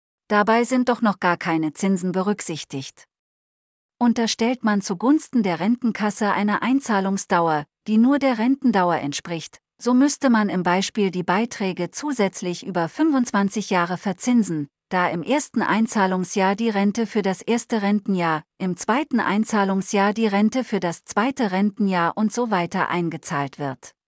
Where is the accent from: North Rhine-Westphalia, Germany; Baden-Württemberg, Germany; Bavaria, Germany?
Bavaria, Germany; Als Bayer ist man dagegen versucht, die Dinge einfacher zu betrachten